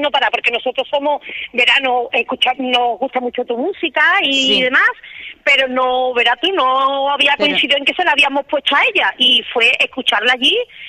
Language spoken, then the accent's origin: Spanish; Jerez, Andalusia, Spain; Pues soy de Sevilla, Jerez.